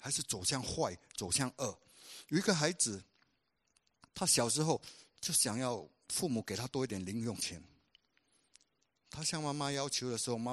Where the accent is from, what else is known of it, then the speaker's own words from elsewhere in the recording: Singapore; 我们人尤其是我们新加坡人会想到